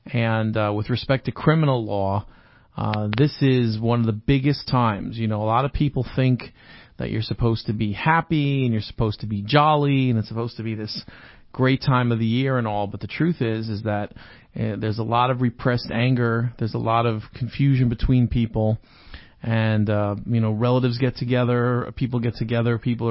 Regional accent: Manhattan, New York, United States; I grew up around Manhattan where you would go outside and hail a cab.

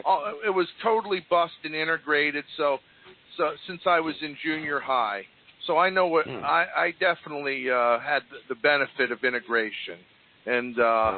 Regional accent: Highland Park, United States; I come from Highland Park. So that's blue collar, man.

